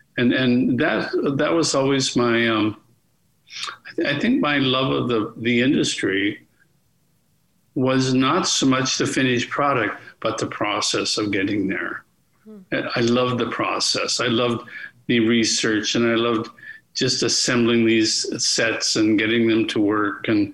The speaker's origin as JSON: {"language": "English", "region": "Minnesota", "country": "United States", "tie": "born or raised there", "said": "I went to college, a little college in Minnesota. I grew up in Minnesota, and I ended up in the drama department."}